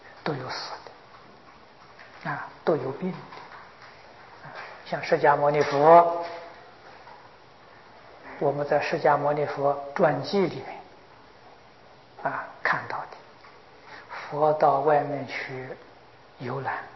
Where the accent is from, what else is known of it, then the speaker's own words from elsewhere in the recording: China; 我们中国人常讲啊，有学问、有德行的人都不如啊。我们中国古人还常常为儿孙着想